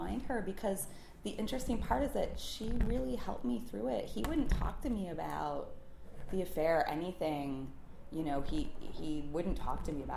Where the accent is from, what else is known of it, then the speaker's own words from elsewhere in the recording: Cleveland, Ohio, United States; I'm from Cleveland.